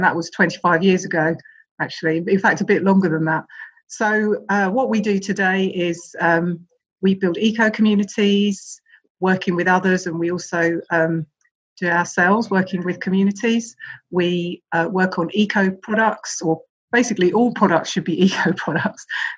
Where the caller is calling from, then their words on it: London, United Kingdom; I live here. I'm speaking here from Bedzed, where we have our office, which is an eco village in South London.